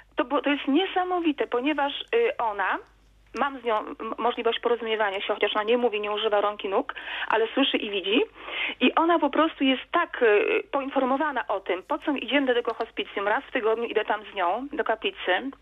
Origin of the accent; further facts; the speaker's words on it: Elbląg, Warmian-Masurian Voivodeship, Poland; a w ogóle pochodzę z Elbląga